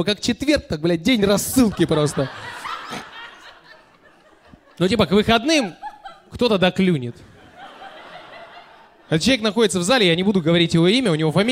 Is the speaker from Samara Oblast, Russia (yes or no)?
no; Moscow, Russia; из Москвы